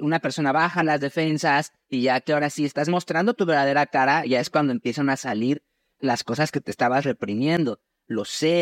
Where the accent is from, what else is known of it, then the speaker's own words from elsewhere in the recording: Mexico; sobre todo en México, porque bueno, yo soy mexicano